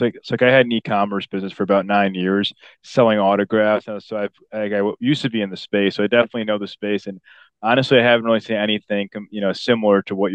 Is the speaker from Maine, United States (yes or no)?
no; Chicago, Illinois, United States; I'm originally from Chicago